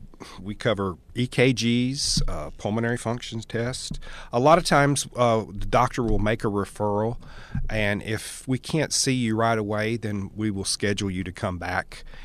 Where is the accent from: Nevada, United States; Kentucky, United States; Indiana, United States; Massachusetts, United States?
Kentucky, United States; also born or lived in Columbia, Missouri; now in Bethel, United States; I've been here in Bethel for going on 3 years. And I moved here from Columbia, Missouri, and I originate from Kentucky.